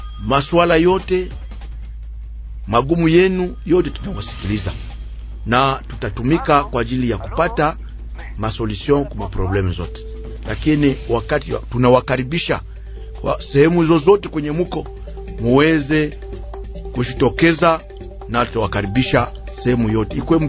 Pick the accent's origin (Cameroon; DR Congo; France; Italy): DR Congo; Je les invite à comprendre que personne ne chassera l'autre. Nous sommes tous des Congolais.